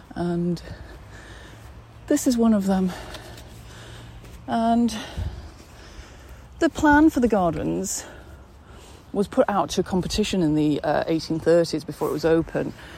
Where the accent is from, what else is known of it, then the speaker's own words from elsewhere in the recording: Singapore; growing up in Singapore and being in my grandmother's garden and smelling this really pungent jasmine smell